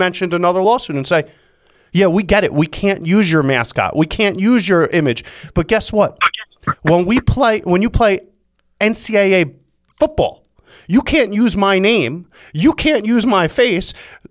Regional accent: New York, United States; Morty's a New Yorker. I'm a New Yorker. So we're most interested in New York.

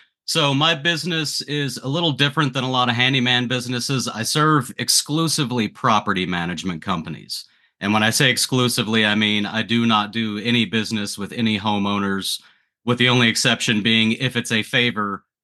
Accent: Texas, United States; So, well, I grew up in West Texas in a family where all the men they were self-employed

